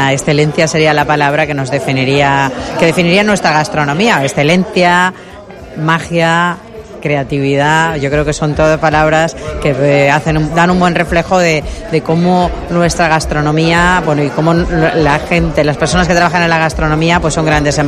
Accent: La Nucía, Valencian Community, Spain; yo que soy de la Nucía, que soy de una comarca ahí molt pegadeta

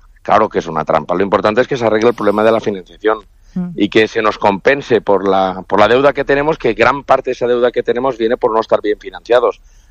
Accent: Valencian Community, Spain; aquí hay mucho fervor por la pólvora, como buenos valencianos.

